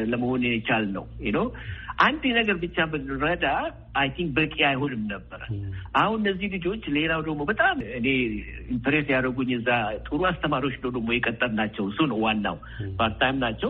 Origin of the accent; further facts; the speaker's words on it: Oromia, Ethiopia; born there; አባቴ፣ ዘመዶቼ ያሳደጉን በኢትዮጵያዊነት ነው። ደፍነትሊ የተወለድኩት ኦሮሞ ኤሪያ ነው። ግን ኦሮሞ ኤሪያም እንኳን አይባልም። ይገርምሃል፣ የሁሉ ሰው ያለበት ነበረ። ጉራጌዎች አሉ፣ አማራ አለበት፣ ኢቨን ትግሮችም የተወሰኑ ነበሩ።